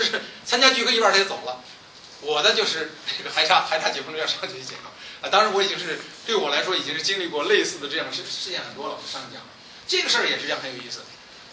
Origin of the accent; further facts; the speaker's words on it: Beijing, China; 我不好意思讲，我是北京人，我不能讲这话。